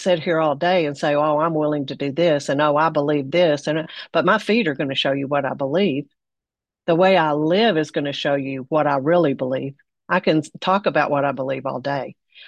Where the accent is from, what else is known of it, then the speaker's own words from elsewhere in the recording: Texas, United States; And first of all, I'm from Texas. And so we think we're bigger, badder, smarter, faster.